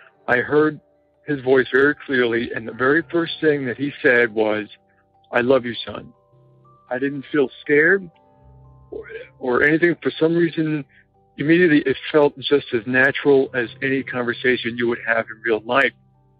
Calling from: New Jersey, United States; I'm calling from New Jersey.

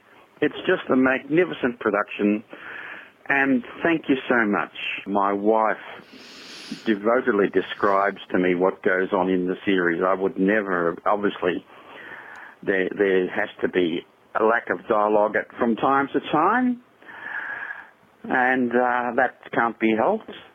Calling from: Melbourne, Victoria, Australia; I'm calling from Melbourne, Australia.

